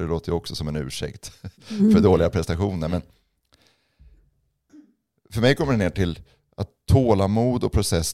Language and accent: Swedish; Växjö, Kronoberg County, Sweden; för det var i min hemstad Växjö med familj och vänner